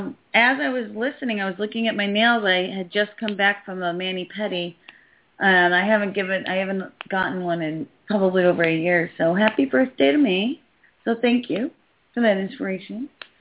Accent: Key West, Florida, United States; Yeah, I forgot to mention, I'm from Key West, Florida, so... So we've got lots of oranges, and we do things right down here in the Keys.

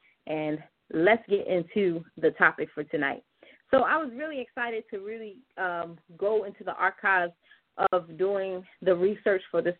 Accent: Baltimore, Maryland, United States; correlations between my hometown of Baltimore and the motherland, specifically Senegal.

